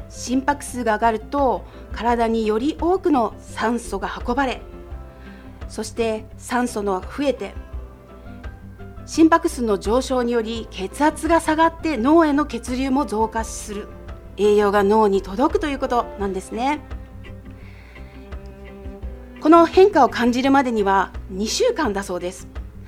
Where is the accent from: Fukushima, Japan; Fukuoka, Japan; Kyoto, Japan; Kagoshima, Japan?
Kagoshima, Japan; Okinoerabu Island; 私の田舎は鹿児島県奄美群島、沖縄から北へ2つ目の人口1万人の島、沖永良部島なんですが